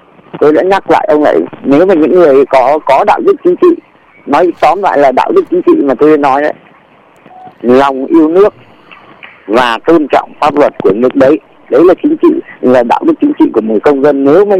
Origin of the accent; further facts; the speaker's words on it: Northern Vietnam, Vietnam; Vâng, tôi người Bắc, đúng Bắc.